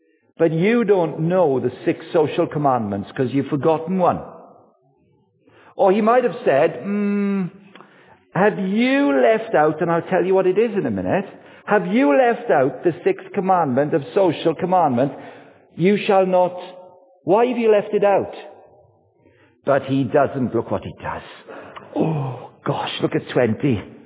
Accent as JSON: {"language": "English", "region": "Wales", "country": "United Kingdom", "said": "Sporty, but it's American sporty, which was weird, because I'm Welsh."}